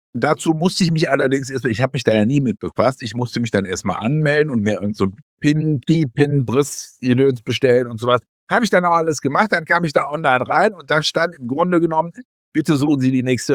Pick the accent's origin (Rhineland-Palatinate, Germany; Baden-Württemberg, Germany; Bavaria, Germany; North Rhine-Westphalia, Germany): North Rhine-Westphalia, Germany; Mönchengladbach; born there; von meinem Studienort Göttingen zu meinem Geburtsort Mönchengladbach 300 Kilometer fahren musste